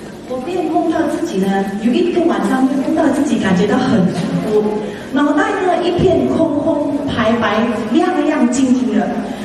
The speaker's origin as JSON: {"language": "Chinese", "region": "Kedah", "country": "Malaysia", "lives_now": "Kuala Lumpur, Malaysia", "said": "，其实呢我是北马人，吉打州嫁到吉隆坡"}